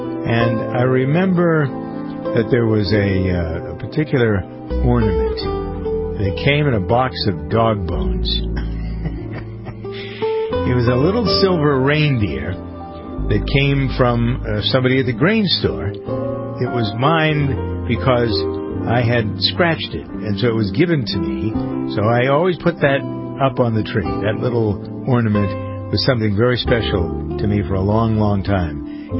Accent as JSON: {"language": "English", "country": "United States", "said": "Most of you know who have listened to me for a long time that I am an American family farmer as well as a broadcaster."}